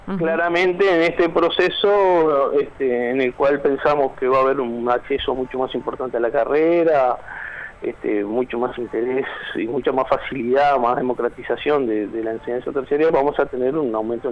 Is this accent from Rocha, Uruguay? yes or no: yes; Rocha, Uruguay; soy oriundo de Rocha